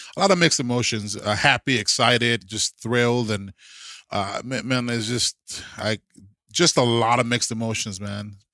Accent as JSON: {"language": "English", "region": "Texas", "country": "United States", "said": "Football became life for me, you know, as any Texan, man."}